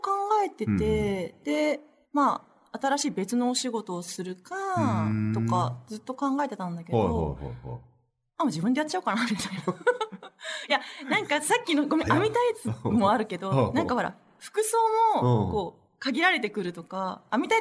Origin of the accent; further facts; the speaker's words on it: Fukuoka, Japan; accent: Hakata dialect; それで私友達とめっちゃ博多弁で喋りよって